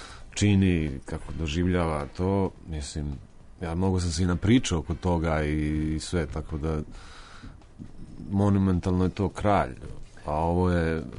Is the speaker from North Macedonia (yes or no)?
no; Čačak, Šumadija and Western Serbia, Serbia; Pa dole sam odrastao, dole sam rođen, dole sam rastao